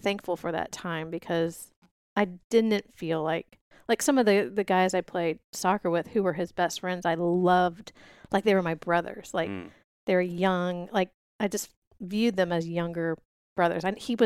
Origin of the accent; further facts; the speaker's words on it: Ohio, United States; And when I moved from Ohio, no one was in show choir.